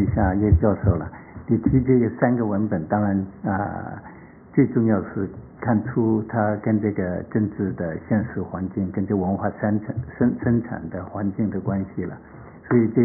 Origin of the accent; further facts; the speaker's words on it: Hong Kong; 对我们都是香港的人，港台的人都很重要的